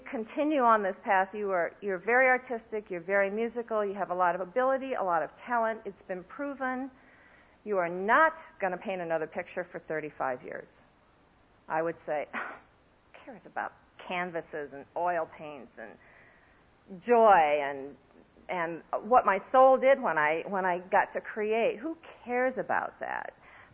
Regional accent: Iowa, United States; I grew up in Iowa.

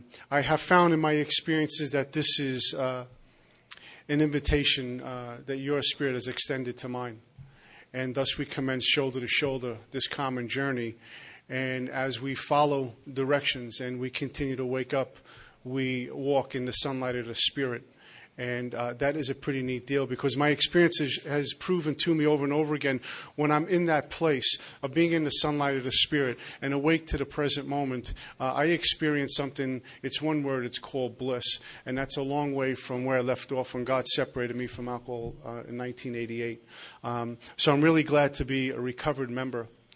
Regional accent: Brooklyn, New York, United States; I'm from Brooklyn. But, yeah, I did move out here about 6 months ago

